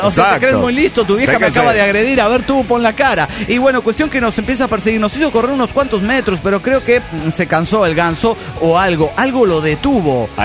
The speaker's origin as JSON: {"language": "Spanish", "country": "Mexico", "said": "soy bien mexicano"}